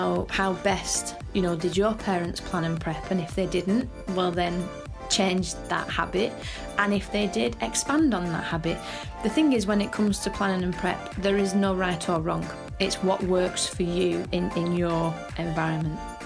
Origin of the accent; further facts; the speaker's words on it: Wigan, North West England, United Kingdom; and I am from Wigan.